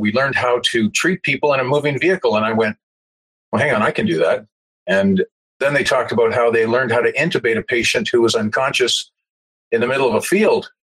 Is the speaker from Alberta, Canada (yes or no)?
yes; Calgary, Alberta, Canada; I grew up in the Jewish community in Southwest Calgary